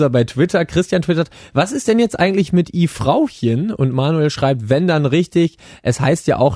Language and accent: German; Hörstel, North Rhine-Westphalia, Germany; Ich komme ja aus Hörstel. Bei uns heißen die Kids I-Männchen.